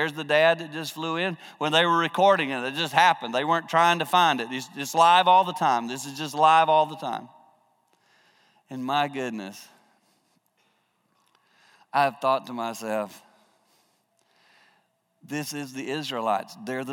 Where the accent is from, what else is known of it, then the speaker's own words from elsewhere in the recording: the Carolinas, United States; I grew up in the Carolinas, and my father did not believe you could have a television.